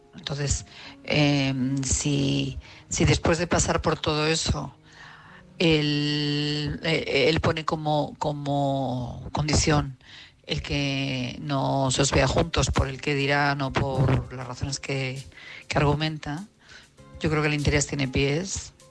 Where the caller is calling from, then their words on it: Madrid, Community of Madrid, Spain; de Madrid.